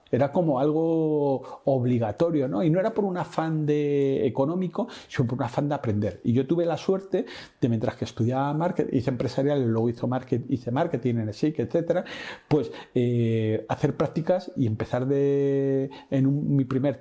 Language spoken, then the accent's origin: Spanish; Úbeda, Andalusia, Spain; yo soy de Úbeda, de Jaén.